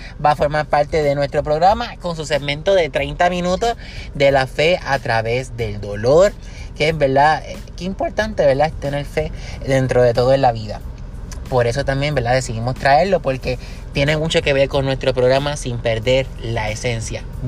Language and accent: Spanish; Humacao, Puerto Rico; en una radio de mi pueblo, Humacao